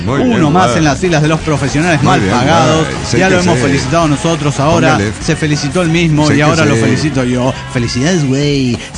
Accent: Saltillo, Coahuila, Mexico; de Saltillo, Coahuila.

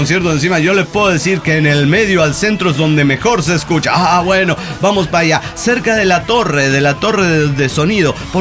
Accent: Guanajuato, Mexico; soy de Guanajuato.

